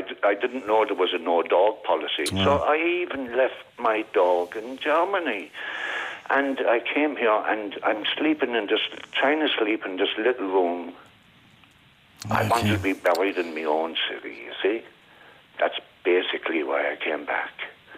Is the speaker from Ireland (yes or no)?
yes; Cork, Munster, Ireland; Where I grew up in Cork, where I was born and reared, in the Marsh, the middle parish.